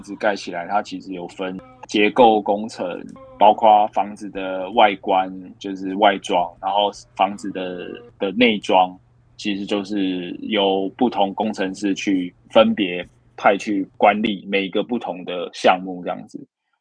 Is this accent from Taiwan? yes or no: yes; Taipei, Taiwan; 我是台北人，然后我就跑到云林的一家建筑师事务所工作这样子